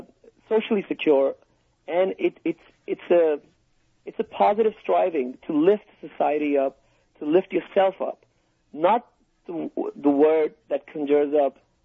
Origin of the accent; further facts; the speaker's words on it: Pakistan; I come from Pakistan, so my area of the world, South Asia